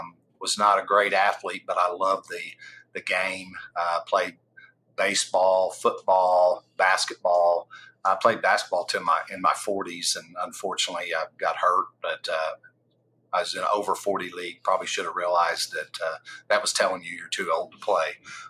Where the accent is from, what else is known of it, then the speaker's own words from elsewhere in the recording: Oklahoma City, Oklahoma, United States; born there; I was born in Oklahoma City. I've never met my parents. So I was adopted at 3 days old by whom I know as my parents. My mom and dad were from this area.